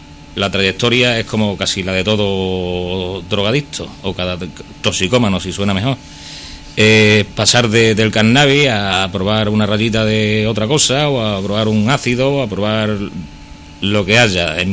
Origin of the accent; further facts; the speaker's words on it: Plasencia, Extremadura, Spain; born there; nací en Plasencia hace 54 años